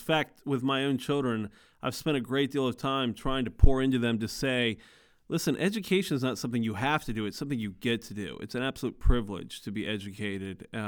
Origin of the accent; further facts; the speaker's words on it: Norfolk, Virginia, United States; I grew up in Norfolk, Virginia.